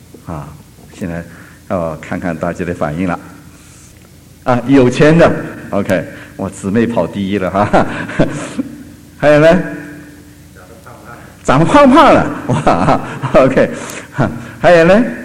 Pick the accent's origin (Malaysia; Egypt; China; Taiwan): China; 我发现呢，这个美国人呢、比我们中国人是有一点不同啊。